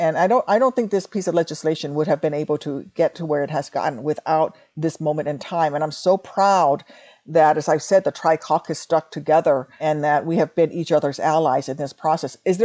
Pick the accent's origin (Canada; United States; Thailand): Thailand; Yeah, so I grew up in Southeast Asia post-Vietnam. My mother is Thai. My parents met in Thailand.